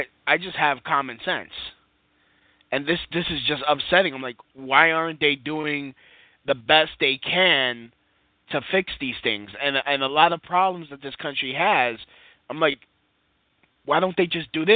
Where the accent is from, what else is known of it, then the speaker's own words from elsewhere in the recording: United States; I was raised in America. Of course, as a Puerto Rican, we're born with citizenship, but I was born here. I was raised here.